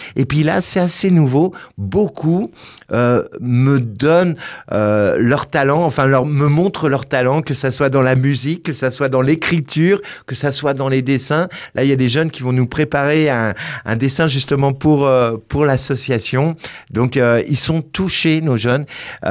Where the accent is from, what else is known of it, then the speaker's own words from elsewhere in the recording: France; Chez nous, en France, hein, trois quarts des 11-15 ans ont des anxiétés inquiétantes.